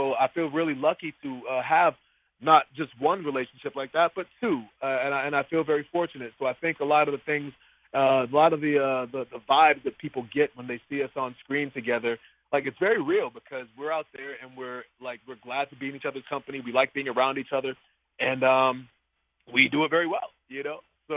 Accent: Boston, Massachusetts, United States; it was actually in Boston, in my hometown

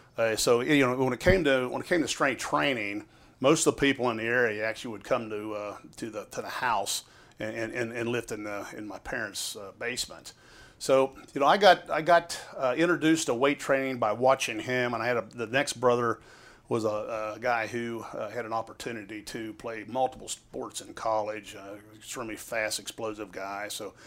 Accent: Ireland; And being an Irishman like I am, I'm a bit temperamental.

